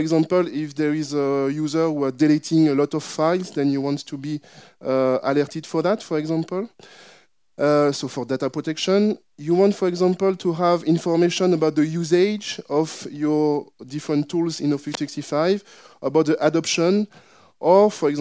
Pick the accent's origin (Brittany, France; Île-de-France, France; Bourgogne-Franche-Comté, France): Île-de-France, France; Paris; I come from France. I come from Paris.